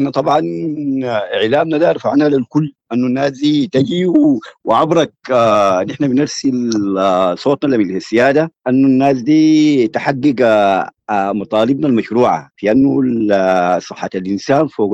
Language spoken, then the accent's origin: Arabic; Sudan; والكلام ده ما بيشبهنا نحن كسودانيين.